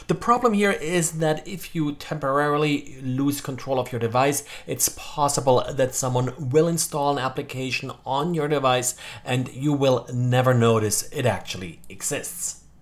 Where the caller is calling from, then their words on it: Jacksonville, Florida, United States; today I'm recording from Jacksonville, Florida.